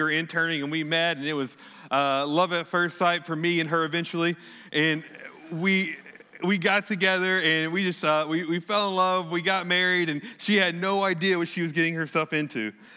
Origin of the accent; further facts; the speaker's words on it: Louisiana, United States; now in San Diego, United States; I'm originally from Oule City, Louisiana. So, you know, you're 30 minutes away and like half of you know where that's at. So I'm originally from Oule City, Louisiana